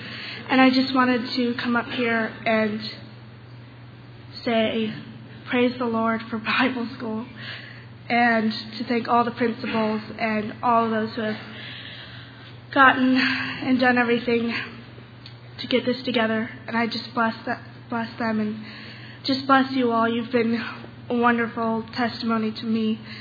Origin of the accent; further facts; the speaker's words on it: Mineral Wells, West Virginia, United States; I'm from Mineral Wells, West Virginia.